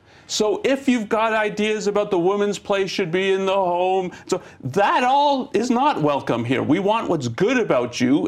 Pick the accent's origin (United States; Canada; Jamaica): Canada; I'm from Canada and people don't even know about Canada.